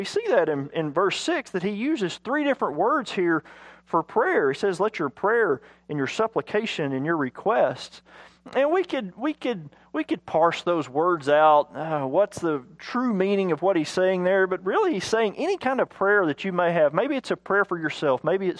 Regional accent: Arkansas, United States; Now, I'm from Arkansas, and I went to the University of Arkansas, so I'm a Razorback.

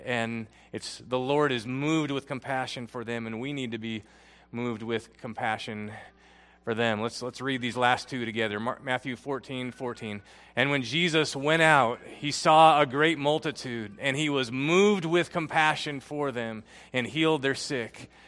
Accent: Philippines; I grew up in the Philippines there in Asia.

